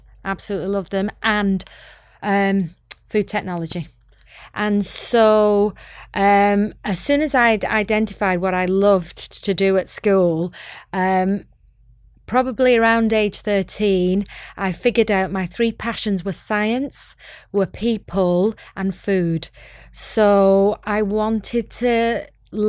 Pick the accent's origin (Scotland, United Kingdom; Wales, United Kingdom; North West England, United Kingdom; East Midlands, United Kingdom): North West England, United Kingdom; Bolton; So I went to school in Bolton, which is north of Manchester, as you can tell by my accent. Yeah, so I was born there and went to school there.